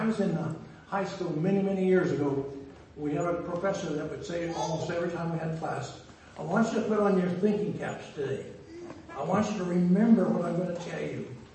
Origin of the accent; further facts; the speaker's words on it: Oregon, United States; moved away as an adult; also born or lived in Idaho / Saskatchewan; I'm an American. I was born in Idaho, but lived in Oregon until my 19th birthday when I went to Bible school in Saskatchewan.